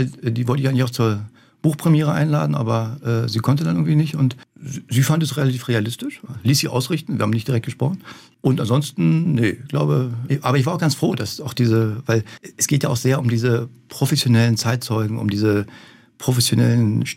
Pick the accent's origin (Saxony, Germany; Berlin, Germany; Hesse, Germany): Berlin, Germany; accent: Berlin; Weil die fanden alle meinen Berliner Akzent so toll und war so authentisch.